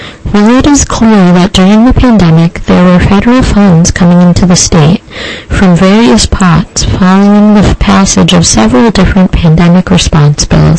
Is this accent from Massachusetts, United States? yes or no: yes; Boston, Massachusetts, United States; accent: Boston; Excuse me, my Boston accent is coming through.